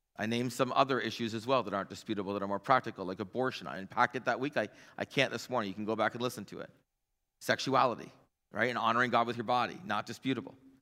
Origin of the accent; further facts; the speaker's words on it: Canada; I'm a pastor from Canada. I was back here.